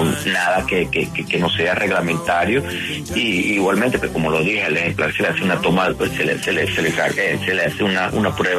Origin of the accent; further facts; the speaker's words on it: Barquisimeto, Lara, Venezuela; also born or lived in Maracaibo; Yo nací en Maracaibo y me crié en Barquisimeto, un pequeño pueblito allá en Venezuela, y allí desde los 4 años yo me crié, y ahí es que tengo yo, como que dice, de allá es donde yo creo que me siento barquisimetano.